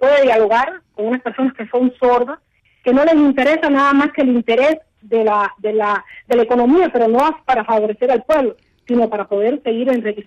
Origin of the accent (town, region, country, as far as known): Cuba